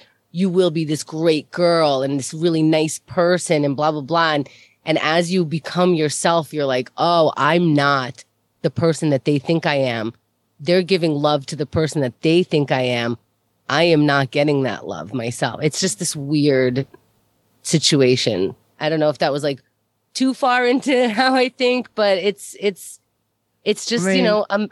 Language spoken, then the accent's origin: English; Israel; I'm from Israel. It's the same fucking country, you know?